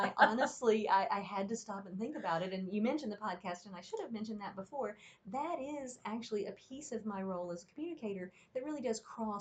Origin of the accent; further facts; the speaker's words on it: the South, United States; accent: Southern; And I'm not from Asheville, but I am from the South. And so you will, I have no formal training in it. So you'll hear the little blips of Southern accent in there.